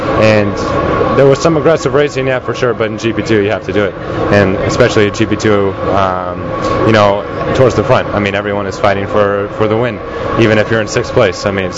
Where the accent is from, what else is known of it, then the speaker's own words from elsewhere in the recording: United States; I'm coming over here as an American, and it's very rare. I think there's three of us right now.